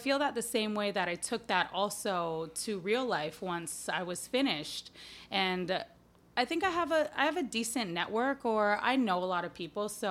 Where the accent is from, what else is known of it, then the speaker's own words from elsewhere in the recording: Honolulu, Hawaii, United States; fortunate enough to be born and raised in Honolulu, Hawaii.